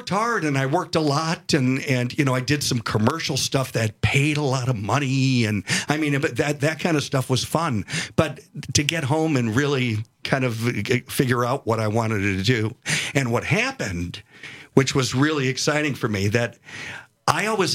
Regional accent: Milwaukee, Wisconsin, United States; it was my own stories of growing up in Milwaukee and the East Side

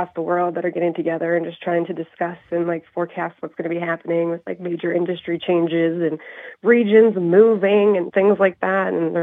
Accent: Downers Grove, Illinois, United States; I am from, I hate saying this in this state, but a suburb of Chicago.

